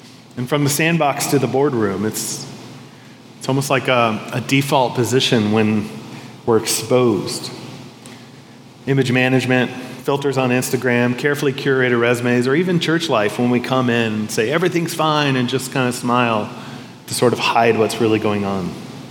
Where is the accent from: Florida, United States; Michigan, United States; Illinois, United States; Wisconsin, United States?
Florida, United States; I grew up sort of in South Florida, but on like the Everglades edge of South Florida. Dirt roads, swamp, Everglades, everything else. So I act like I'm a city boy, but I really did grow up more in the country.